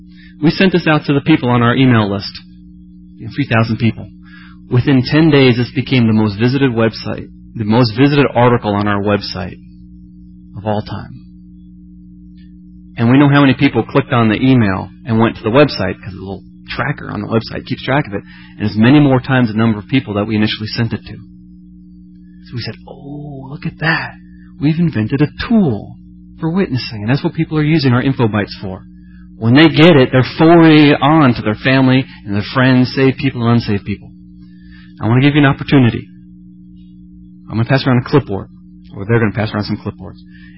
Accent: Atlanta, Georgia, United States; including one in Atlanta, Georgia, which is my hometown.

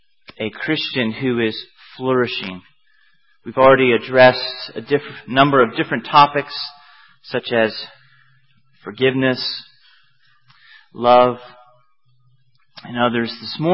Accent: Roanoke, Virginia, United States; I grew up in Roanoke. I live in the Bible Belt.

